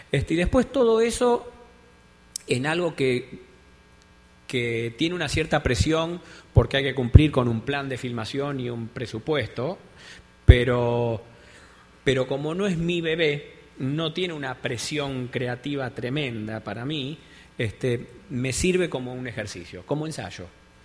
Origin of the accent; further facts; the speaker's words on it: Argentina; Y bueno, y darme cuenta que soy inevitablemente argentino.